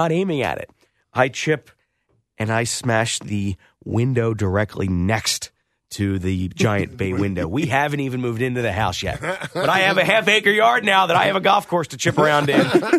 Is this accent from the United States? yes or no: yes; Northeast, United States; I grew up in the Northeast, and a twin had a small yard, whatever.